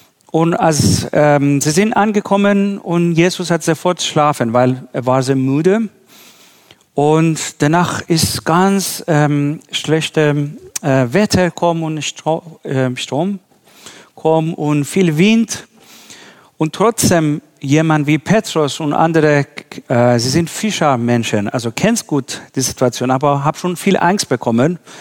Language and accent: German; Iran; German is a second language; Also wir als Iraner immer ein zum Beispiel sagen